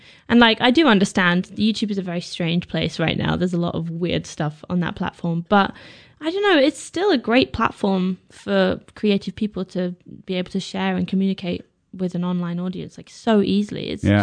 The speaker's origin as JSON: {"language": "English", "region": "London", "country": "United Kingdom", "said": "Well, we've been on tour around Europe, but I come from London."}